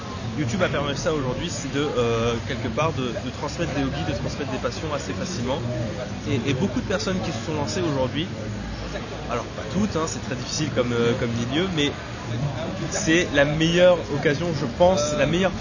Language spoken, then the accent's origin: French; Bordeaux, Nouvelle-Aquitaine, France; Moi je suis de Bordeaux. Du coup, donc j'habite à Bordeaux actuellement